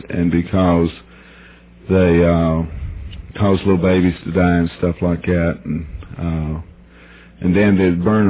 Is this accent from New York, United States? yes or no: no; Georgia, United States; I was from Georgia in San Francisco, right?